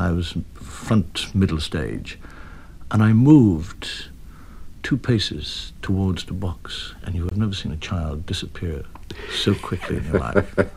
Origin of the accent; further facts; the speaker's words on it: Ireland; I do know that I am an Irishman